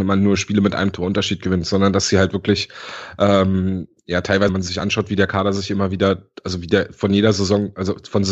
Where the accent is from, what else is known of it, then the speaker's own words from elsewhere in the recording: Berlin, Germany; als Berliner, als Ostberliner